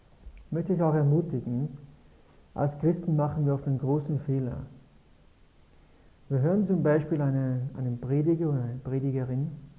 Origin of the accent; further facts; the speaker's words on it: Ramsau, Styria, Austria; Wir sind beide hier geboren. Ich bin im Haus geboren, wo ich wohne. Die Hannelore 10 Minuten daneben in so einem Talbauernhof aufgewachsen. Ich kenne fast alle Leute hier. In der Ramsau kenne ich alle Leute. Da gibt es nur 2000.